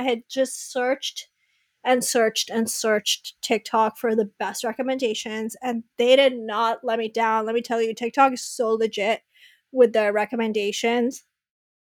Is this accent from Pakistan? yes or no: yes; Pakistan; moved away as an adult; now in United States; So I was born and raised in Pakistan. I went to high school in Pakistan. I graduated and then I moved here all by myself without my family to start a whole new life.